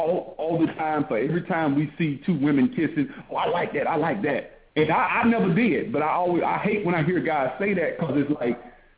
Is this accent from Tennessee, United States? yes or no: no; Montgomery, Alabama, United States; I'm from Montgomery. We used to go to Atlanta and see.